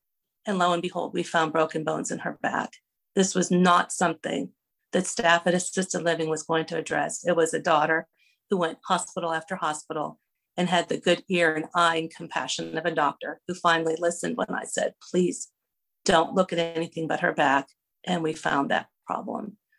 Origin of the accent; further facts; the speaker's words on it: Pennsylvania, United States; we grew up in Pennsylvania, and polkas and Polish celebrations were part of our background.